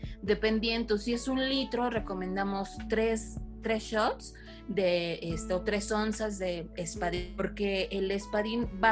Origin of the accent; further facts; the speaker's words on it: Oaxaca, Mexico; como nosotros somos del Istmo de Tehuantepec